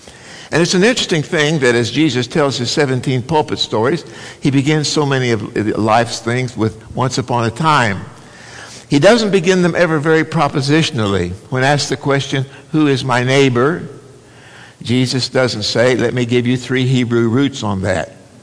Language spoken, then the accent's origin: English; Oklahoma, United States; It's awfully good to be here. I'm from Oklahoma, and I know you know that, and I rejoice at every opportunity to come back here.